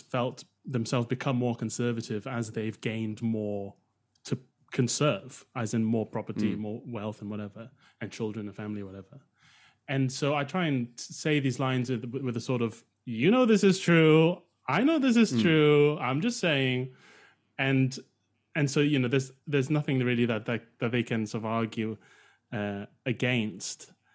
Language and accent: English; Malaysia; I've kind of grown up quite American compared to a lot of British acts, because I grew up in Malaysia, went to international school, and a lot of our English-speaking culture there is from American TV and film.